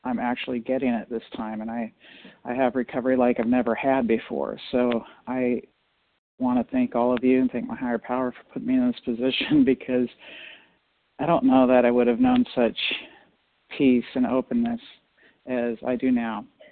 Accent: Washington, United States; I'm from Washington State.

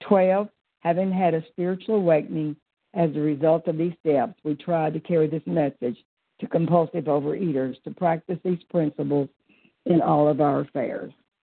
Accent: Pensacola, Florida, United States; I'm from Pensacola, Florida, and I'm a grateful recovered compulsive overeater through God's grace.

